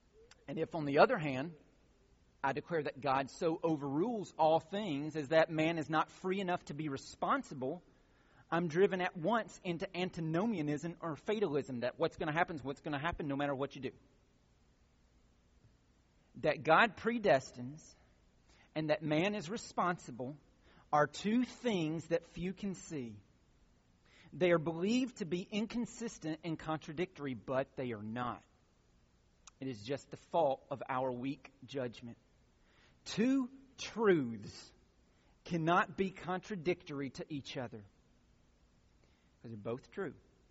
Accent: Pine Log, Georgia, United States; I am from Pine Log, Georgia. Okay, you get the Pine Log. I mean, it is a little bitty dot.

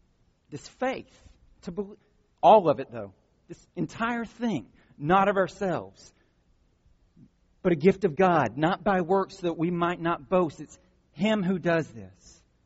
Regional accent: Pine Log, Georgia, United States; This is Pine Logian. That's my hometown, which is in the sticks.

